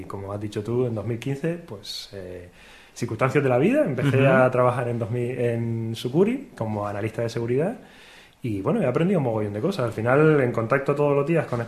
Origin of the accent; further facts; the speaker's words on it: Canary Islands, Spain; moved away; Yo soy de Canarias, de la isla de Gran Canaria, y bueno, ha cuadrado que ahora por circunstancias pues me he venido por aquí, también un poco para vivir un poco la experiencia de estar en la península, no estar tan aislado en las islas.